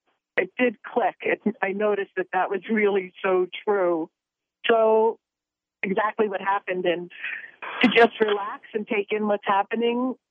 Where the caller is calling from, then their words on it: New Jersey, United States; I'm calling in from New Jersey.